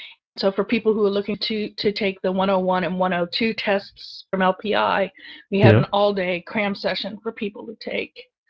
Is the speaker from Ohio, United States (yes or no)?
yes; Ohio, United States; I'm not from Columbus itself. I'm actually from about 3 hours north of Columbus, although some of our, a third to a half of our staff are from the Ohio-Columbus area, and the rest are scattered around, even in other states like me.